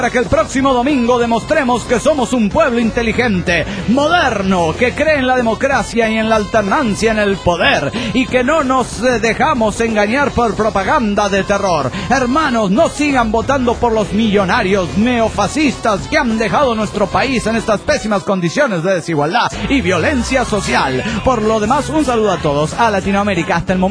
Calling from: La Paz, Baja California Sur, Mexico; Soy el … de La Paz, Baja California Sur.

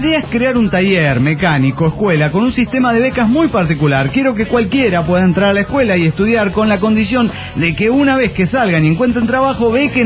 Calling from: Mar del Plata, Buenos Aires Province, Argentina; de Mar del Plata, Argentina.

